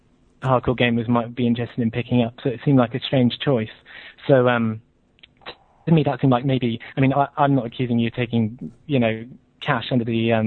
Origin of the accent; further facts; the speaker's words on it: United Kingdom; I'm actually a student from the UK, obviously, by my accent.